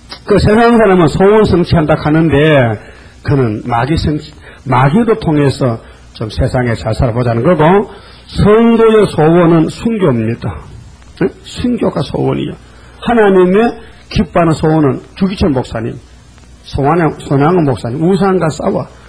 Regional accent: North Gyeongsang, South Korea; 근데 우리 고향은 아주 시골 골짜기인데 주 안개를 지나서 군위로 가다 보니까요.

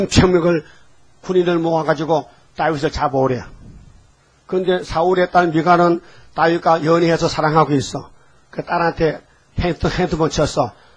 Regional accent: Uiseong, North Gyeongsang, South Korea; 내 고향이 의성인데요.

